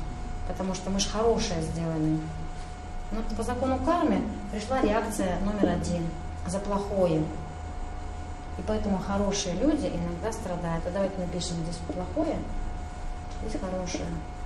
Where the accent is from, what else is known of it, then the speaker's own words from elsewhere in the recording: Tatarstan, Russia; born there; Вот я родилась в Татарстане, все, это уже невозможно поменять.